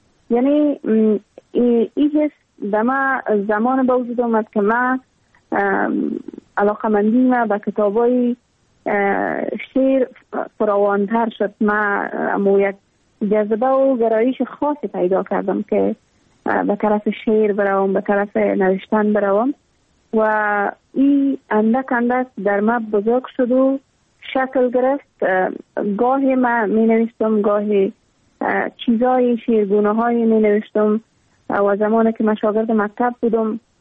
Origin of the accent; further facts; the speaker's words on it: Afghanistan; تمام مردم افغانستان و حداقل هم نسلای ما، کسایی که هم دوره ما هستن، سن سال ما هستن، ما در دامن جنگ زاده شدیم، اما تو در جنگ کلان شدیم